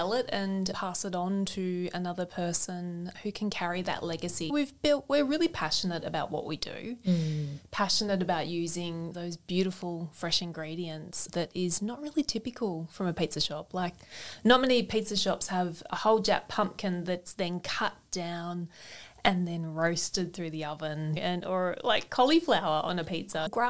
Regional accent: New South Wales, Australia; And then Tokemoor, where I grew up on the Murray River, was an hour north of Shepparton.

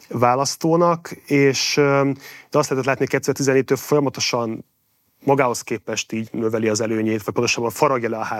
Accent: Miskolc, Borsod-Abaúj-Zemplén, Hungary; én egy szocialista lakótelepen nőttem fel, ahol azért, mint ott Miskolcon, emlékszem, hogy hatalmas zöld terek voltak.

